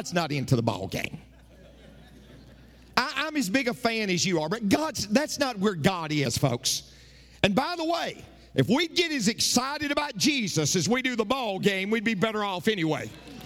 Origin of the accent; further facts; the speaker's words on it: United States; and I'm an American